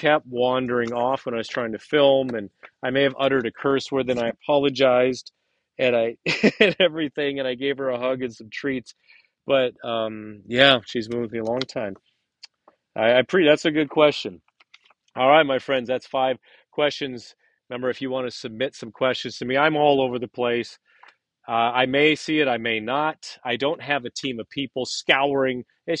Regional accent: Wisconsin, United States; also born or lived in Southern California; I'm from Wisconsin also, Southern California, then Wisconsin. I call Wisconsin home.

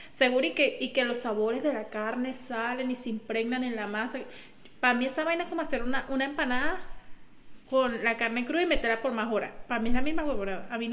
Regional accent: Andes, Venezuela; Los gochos no me quieren por decir eso. Yo también soy gocha

